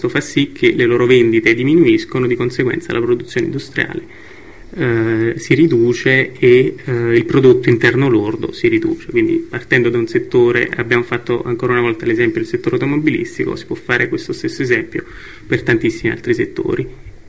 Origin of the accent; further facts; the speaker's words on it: Campania, Italy; io sono campano, quindi almeno dalle mie parti, quando è stato introdotto l'euro, c'erano urla di dolore per strada